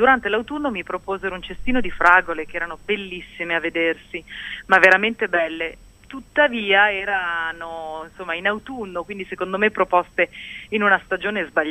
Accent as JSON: {"language": "Italian", "country": "Iran", "tie": "born or raised there", "said": "Ho vissuto e sono cresciuta in Iran"}